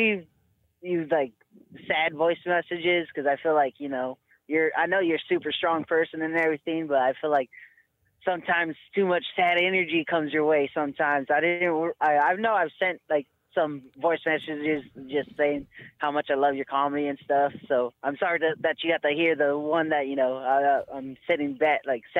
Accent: Eugene, Oregon, United States; But so I grew up here in Eugene, Oregon with my two aunts.

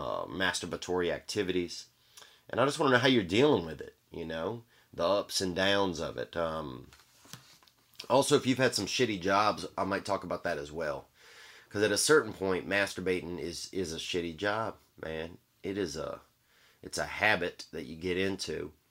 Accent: the South, United States; I'm from the South and I'm, you know, and I'm just fucking at least partly friendly.

